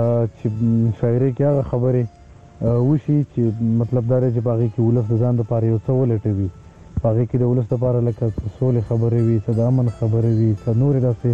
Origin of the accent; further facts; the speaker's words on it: Khyber Pakhtunkhwa, Pakistan; زه د باجوړ اوسیدونکی یم باجوړ کې چارمنګ یو وادي ده هلته زه زیږیدلی یم